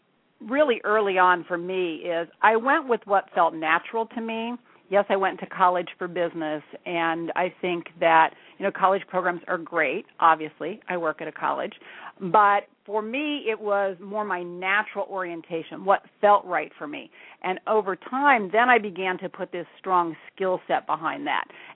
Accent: Pennsylvania, United States; also born or lived in Philadelphia; And then I moved from Philadelphia back to my hometown about the mid-80s, and my hometown is in central Pennsylvania.

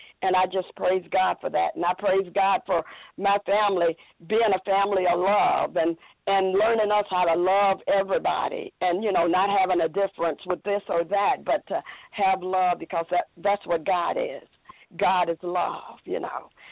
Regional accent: Missouri, United States; I was born and raised in Missouri, and when I was a little girl, I had a stuttering problem.

